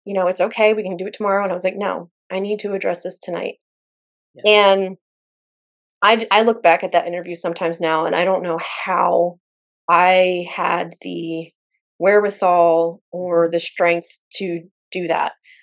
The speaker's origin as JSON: {"language": "English", "region": "Mississippi", "country": "United States", "tie": "born or raised there", "said": "I grew up in South Rural Mississippi. There are 18,000 people in my entire county, and it ain't small"}